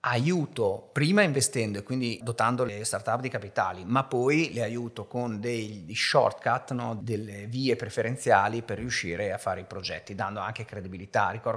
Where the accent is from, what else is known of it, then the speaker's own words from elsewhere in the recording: Emilia-Romagna, Italy; essendo io romagnolo, c'è un po' la cultura del cibo pesante